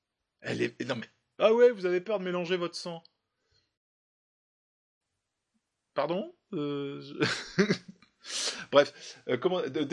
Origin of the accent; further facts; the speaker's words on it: France; born there; now in Toulouse, France; J'ai donc effectué un trajet entre mon lieu de résidence en région toulousaine et ma région natale à environ 200 km.